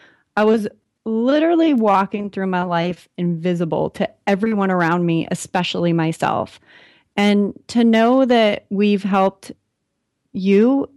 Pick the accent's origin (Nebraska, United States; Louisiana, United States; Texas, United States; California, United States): California, United States; San Diego; The people around me here in my hometown in San Diego are like, I love them so much